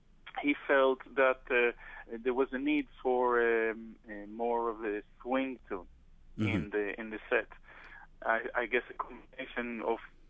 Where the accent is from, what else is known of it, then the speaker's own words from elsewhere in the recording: Israel; Where I come from, you know, I grew up in Israel, and most of my early days of developing as a musician were in Israel.